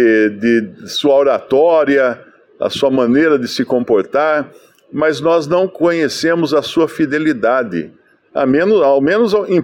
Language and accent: Portuguese; Brazil; fala português comigo, que eu sou brasileiro, eu não sei falar hebraico